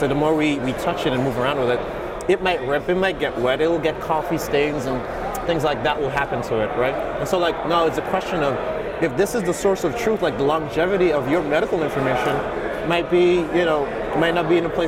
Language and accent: English; Antigua & Barbuda; so I'm from Antigua